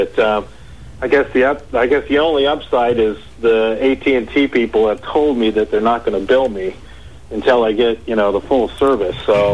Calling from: Seattle, Washington, United States; I'm calling from Seattle, so I'm a little bit... I'm listening on the stream

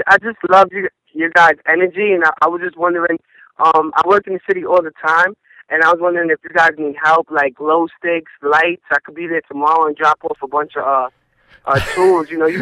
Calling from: Staten Island, New York, United States; I'm calling from Staten Island.

